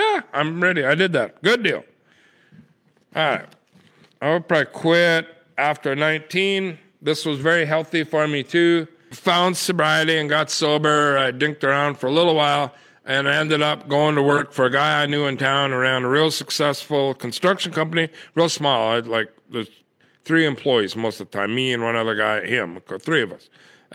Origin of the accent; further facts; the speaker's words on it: North Dakota, United States; It wasn't really that nice, but it was nice. I'm from North Dakota, so it was nice.